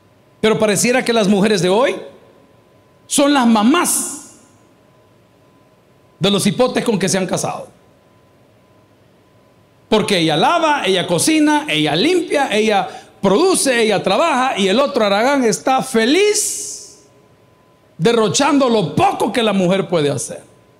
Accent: El Salvador; Nosotros somos salvadoreños, usamos caites, no suecos, ¿verdad?

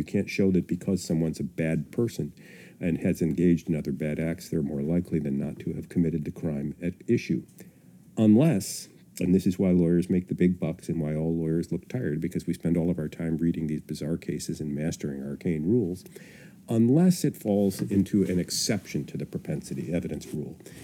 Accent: Connecticut, United States; In Connecticut, my home state, the courts have even gone so far as to say

